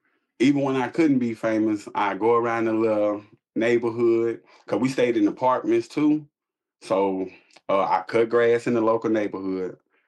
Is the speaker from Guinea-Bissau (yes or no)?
no; Shreveport, Louisiana, United States; Growing up in Shreveport, it's a lot of gun violence, you know, and they don't care who it is.